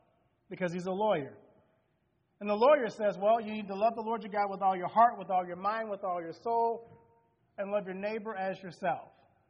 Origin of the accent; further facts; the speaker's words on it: Louisiana, United States; When I was growing up, I grew up in the Deep South. And I went to an all-white Lutheran school when I was in my early 70s in Louisiana.